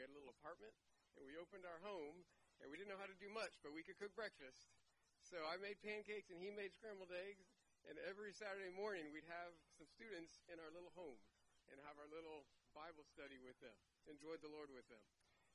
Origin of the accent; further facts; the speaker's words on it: Irving, Texas, United States; It's wonderful to be in Irving because I am from Irving.